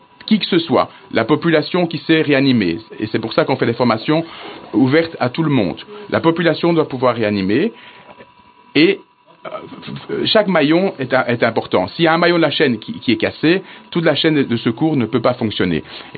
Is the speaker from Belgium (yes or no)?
yes; Belgium; Donc, comment est-ce que la médecine de catastrophe a débuté chez nous en Belgique?